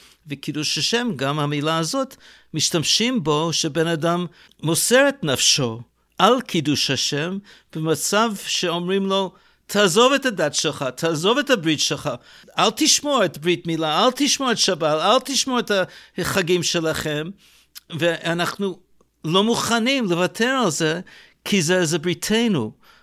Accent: Canada; אני גדלתי בקנדה

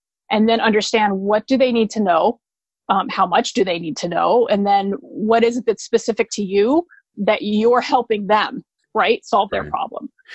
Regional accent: Ohio, United States; back to my home state of Ohio and work for the state

